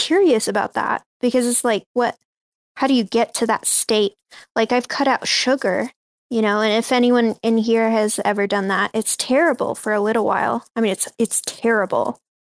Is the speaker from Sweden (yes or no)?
yes; Sweden; now in United States; I grew up in Sweden, so I can say, like, in America, the diet here, when I'm talking about sugar, it's very different in Europe than it is here.